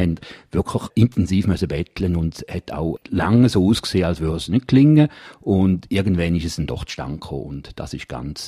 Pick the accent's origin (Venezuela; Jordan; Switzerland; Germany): Switzerland; Da wäre ich mir immer ganz als Schweizer richtig rot